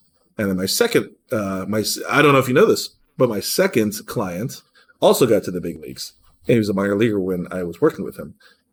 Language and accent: English; Cleveland, Ohio, United States; With the Guardians, my hometown team, Cleveland, Ohio.